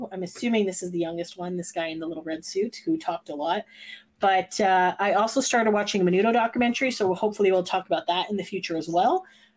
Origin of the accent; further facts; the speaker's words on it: Canada; I'm sure they didn't know that we're Canadian